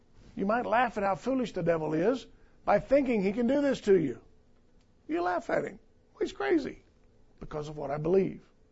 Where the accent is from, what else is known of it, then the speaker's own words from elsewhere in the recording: Texas, United States; You know, I'm from South Texas.